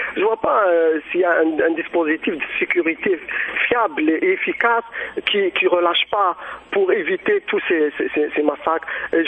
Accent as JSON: {"language": "French", "country": "Algeria", "said": "puisque en tant qu'Algérien, on était touché par les deux attentats."}